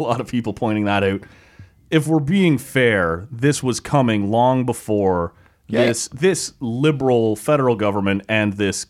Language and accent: English; Oshawa, Ontario, Canada; it's interesting to me because it's my hometown and so many people I know are impacted either directly or indirectly by it.